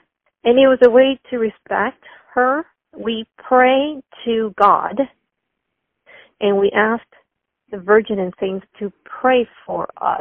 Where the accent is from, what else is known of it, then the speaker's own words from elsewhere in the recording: Nicaragua; I do. I have family in my hometown and three major cities in Nicaragua.